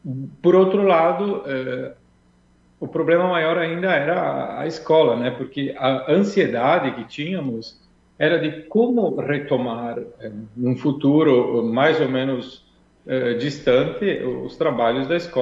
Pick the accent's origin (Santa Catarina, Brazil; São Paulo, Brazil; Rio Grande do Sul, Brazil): Rio Grande do Sul, Brazil; Casca; a primeira coisa que eu queria contar é que eu sou natural de Casca.